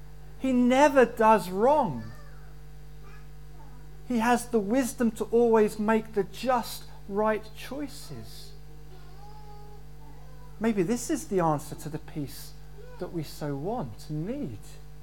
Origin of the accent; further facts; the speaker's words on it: Ireland; You see, being Irish, we knew of the IRA